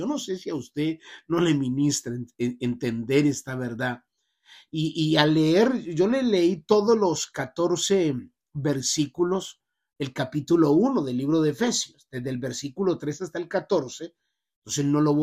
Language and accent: Spanish; Medellín, Antioquia, Colombia; born there; soy colombiano en la ciudad de Medellín donde yo nací.